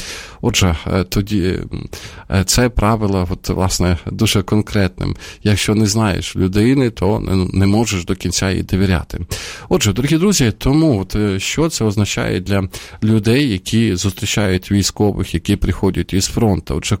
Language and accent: Ukrainian; Sumy, Sumy Oblast, Ukraine; now in Kyiv, Ukraine; а Суми – це моє рідне місто